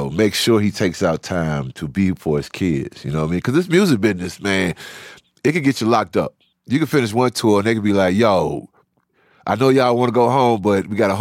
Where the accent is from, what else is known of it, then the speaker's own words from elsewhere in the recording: Savannah, Georgia, United States; also born or lived in Atlanta; I've always been proud of the fact that we came from Savannah, and my dad was kind of a prodigy when he was younger